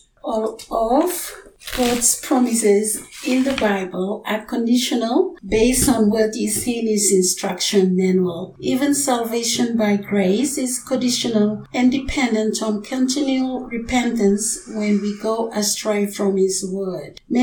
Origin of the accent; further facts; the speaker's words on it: East New Britain, Papua New Guinea; from 92.3 FM, and I come from Rebellion, Eastern Britain in Papua New Guinea.